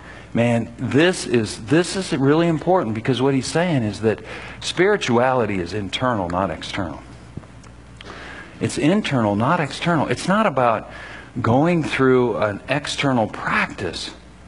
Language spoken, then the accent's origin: English; United States; A lot of us growing up in America, we've gone through a lot of rituals.